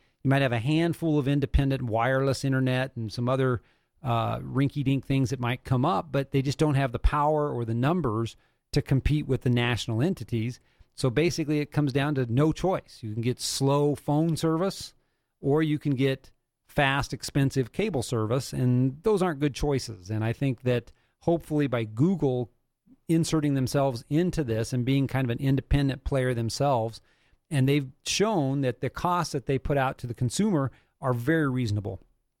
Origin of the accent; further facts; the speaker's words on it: United States; And that just doesn't bode well with me as an American and as a pro-competition guy